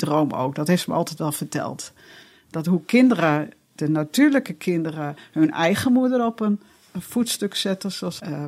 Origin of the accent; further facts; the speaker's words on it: Netherlands; En dan, dat verstaan wij natuurlijk als Nederlanders niet.